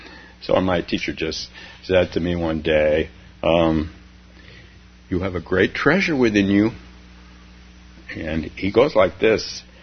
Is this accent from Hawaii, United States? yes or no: no; California, United States; I grew up in California, as you guys know, some of you know.